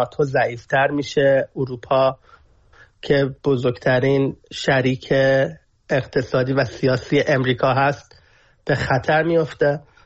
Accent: Iran; now in United States; به عنوان یه ایرانی آمریکایی

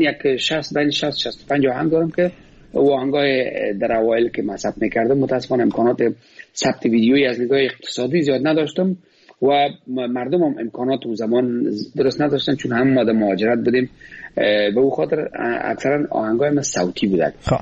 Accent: Afghanistan; من زمان که افغانستان میبرم آمدم افغانستان 28 ولایت داشت من 28 ولایت هستم

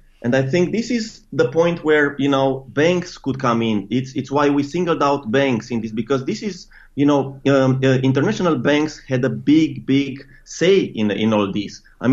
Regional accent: Romania; I'm coming from Romania, and I've studied this for quite a bit.

